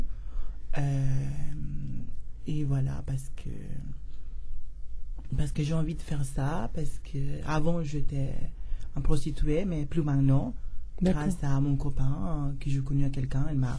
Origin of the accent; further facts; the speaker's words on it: Béthune, Hauts-de-France, France; now in Paris, France; Voilà, donc je suis trans parisienne. Bon, je suis originaire de Béthune et j'ai 34 ans.